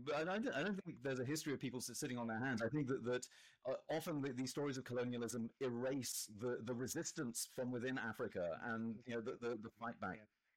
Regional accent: England, United Kingdom; I grew up in England, but my ancestors, well, my mother was born in Kenya, but, you know, many generations ago, my family is from India, some of my family is from India

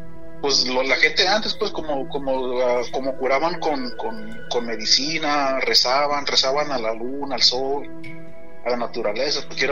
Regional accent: Guerrero, Mexico; Yo soy del estado de Guerrero.

